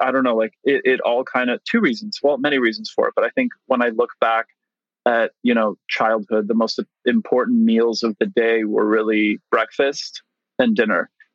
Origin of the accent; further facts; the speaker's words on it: Montreal, Quebec, Canada; So my parents are from Poland. Both my sisters were born there as well. I was the first one in my family born outside of Europe. So I was born in Montreal in Canada.